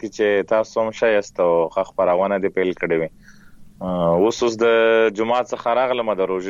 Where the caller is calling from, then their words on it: Khyber Pakhtunkhwa, Pakistan; یم د شمالي وزیرستان سیر کوټ سپلګا کلین